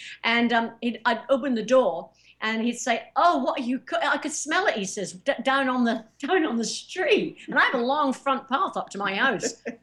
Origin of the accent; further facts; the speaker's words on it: United Kingdom; I'm from Britain originally, right? I mean, I love curry.